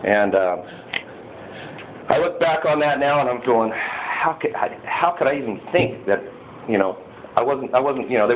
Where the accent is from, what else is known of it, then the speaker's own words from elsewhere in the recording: Idaho, United States; I grew up in Idaho